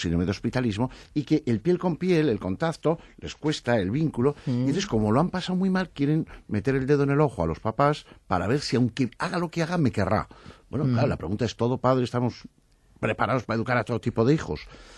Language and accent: Spanish; Estella, Navarre, Spain; Y entonces ya le dije, bueno, yo soy de Estella.